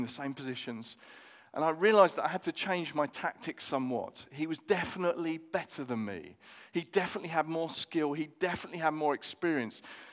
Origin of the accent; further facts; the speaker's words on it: London, United Kingdom; now in Sussex, United Kingdom; this was before I moved to Sussex, I'm originally from North London, before I moved to Sussex